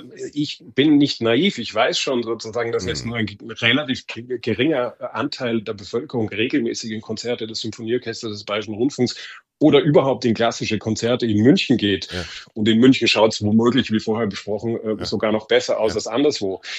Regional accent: Vienna, Austria; und als Wiener sage ich, die Kronenzeitung ist in Deutschland auch gut bekannt

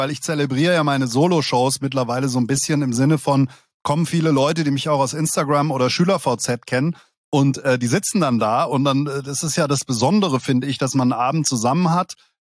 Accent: Langen, Hesse, Germany; also Langen ist ja meine Heimatstadt, bin ich ja aufgewachsen

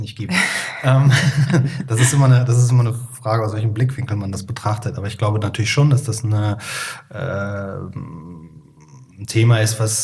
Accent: Cologne, North Rhine-Westphalia, Germany; ich persönlich bin nicht katholisch aufgewachsen, aber ich komme ja aus dem Hellige Kölle, da ist ja jeder katholisch

